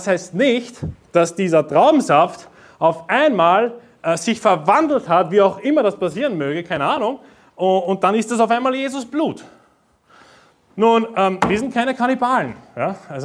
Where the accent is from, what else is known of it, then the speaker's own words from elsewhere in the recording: Austria; accent: Austrian German; Ich spreche nämlich Österreichisch-Deutsch.